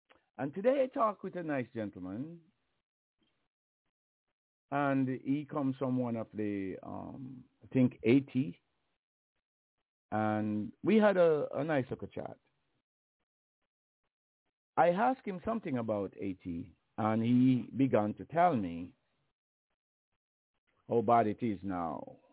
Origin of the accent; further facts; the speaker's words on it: Jamaica; I always tell the story that I grew up in Jamaica